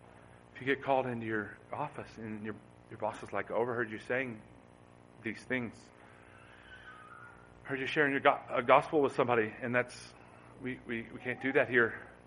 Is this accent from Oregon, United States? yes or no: no; Morehead, Kentucky, United States; I'm from Moorhead, Eastern Kentucky. Like these hills, I'm used to it.